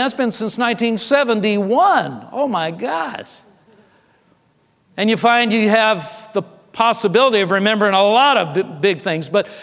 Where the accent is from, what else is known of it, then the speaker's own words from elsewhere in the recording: Los Angeles, California, United States; now in Arlington, United States; It's that way up in the Arlington, Dallas, Fort Worth area where I live too. I grew up in Los Angeles, so I've been familiar, or near Los Angeles.